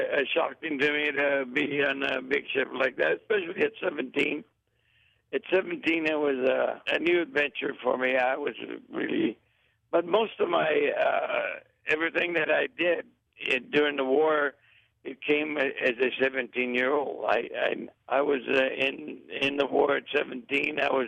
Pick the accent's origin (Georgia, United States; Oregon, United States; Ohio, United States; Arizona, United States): Arizona, United States; Florence; Florence, I would have probably still be running because it was a big ship.